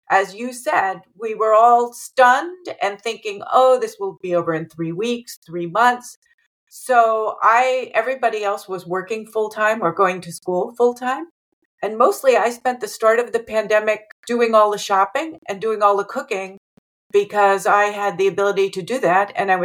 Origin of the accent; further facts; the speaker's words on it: Newport, Rhode Island, United States; born there; I was born in Newport, Newport Hospital.